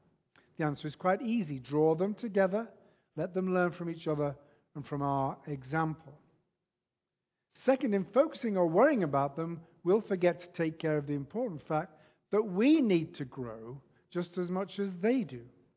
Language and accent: English; Wrexham, Wales, United Kingdom; my hometown of Wrexham in North Wales.